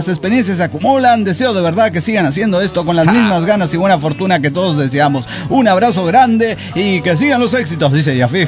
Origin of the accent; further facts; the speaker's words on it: Santa Fe, Argentina; now in Córdoba, Argentina; no me hagan acento cordobés porque yo soy de Santa Fe, ya lo saben.